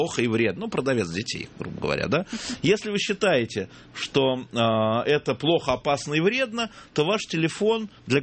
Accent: Kakheti, Georgia; знаете, вот я кахетинка, у меня муж сван.

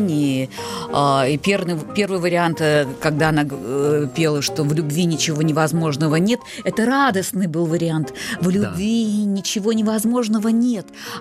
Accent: Belarus; now in Moscow, Russia; поскольку я из Беларуси

